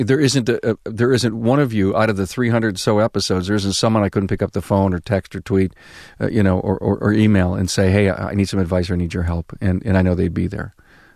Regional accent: Buffalo, New York, United States; I'm from Buffalo, so you know who I'm going to be rooting for, right?

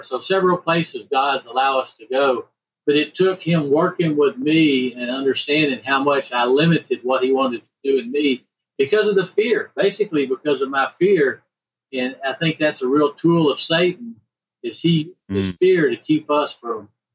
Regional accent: Georgia, United States; Yeah, so my part of the story is I grew up in Georgia, close to Atlanta, just west of the Atlanta airport.

